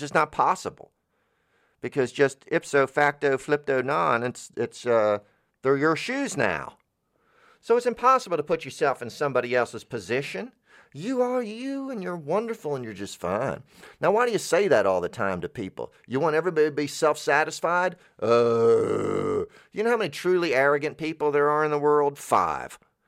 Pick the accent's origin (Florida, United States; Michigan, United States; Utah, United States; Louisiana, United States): Florida, United States; Tallahassee; I'm from Tallahassee, and we every year the camellias bloom.